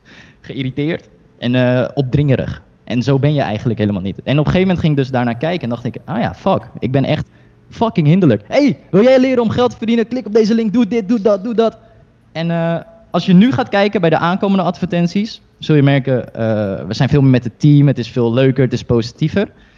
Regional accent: Netherlands; born there; Ik kom zelf, mijn ouders komen uit China. Ik ben geboren in Nederland.

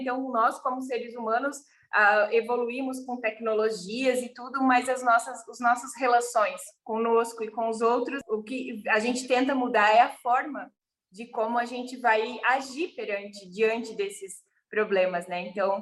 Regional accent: Brusque, Santa Catarina, Brazil; Olá, então … sou professora, sou de Brusque, Santa Catarina

